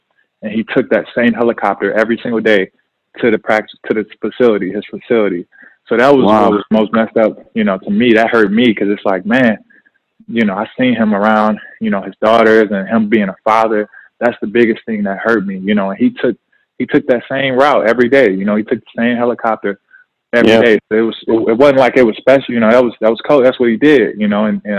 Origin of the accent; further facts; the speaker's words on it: Gary, Indiana, United States; I grew up in Gary, Indiana, with my mom and my grandma in the house. And we were close to Chicago, about 30 minutes.